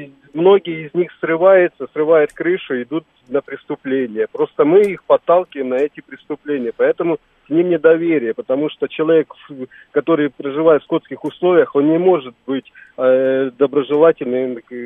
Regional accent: Ukraine; accent: Ukrainian; я всю жизнь привык, что ко мне относятся как к приезжему, и из-за моего украинского акцента.

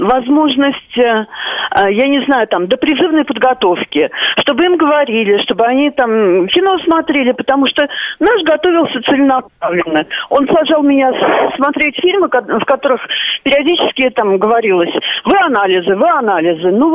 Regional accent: Moscow, Russia; я из Москвы.

